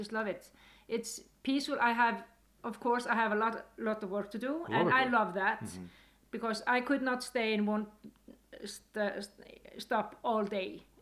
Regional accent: Reykjavik, Capital Region, Iceland; moved away; also born or lived in Akureyri; I came originally from Reykjavik, but then I moved to Akureyri. And I came here to teach dance for my dad.

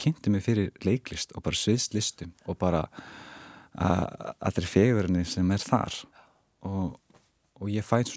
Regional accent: Reykjavík, Capital Region, Iceland; ég ólst upp að mestu í Efra Breiðholti og var í Fellaskóla og fjölskylda mín er raun og veru bara svona stráng heiðalegt verkafólk

